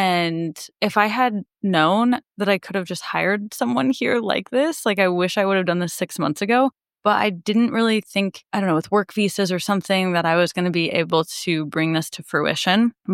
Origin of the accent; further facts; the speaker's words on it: Midwest, United States; it's like the one time as a Midwesterner when you're like, oh, actually, I do want it to be like, cold and snow.